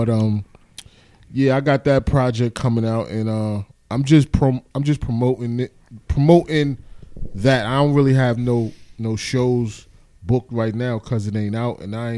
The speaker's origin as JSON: {"language": "English", "town": "New York City", "region": "New York", "country": "United States", "tie": "born or raised there", "said": "Yeah, I'm from Harlem, New York. I was born in Harlem Hospital, man."}